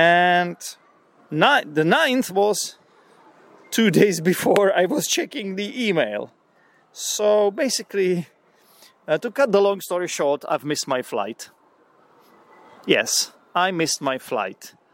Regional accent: Czechia; English is a second language; I am from the Czech Republic. It's not the poorest country in the world, but it's also not the richest country in Europe.

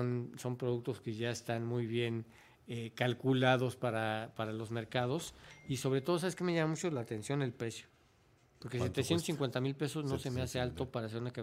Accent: Mexico; nosotros acostumbrados como mexicanos

